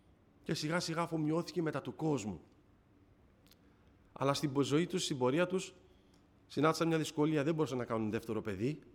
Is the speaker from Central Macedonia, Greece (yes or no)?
yes; Thessaloniki, Central Macedonia, Greece; also born or lived in Athens; Γεννήθηκα εγώ εδώ στην Αθήνα, σε ένα νοσοκομείο του Πειραιά, αλλά μετά από λίγα χρόνια, αφού τη γεννήθηκα εδώ στην Αθήνα, έπιασε μια νοσταλγία τους γονείς μου να επιστρέψουν και πάλι στη Θεσσαλονίκη.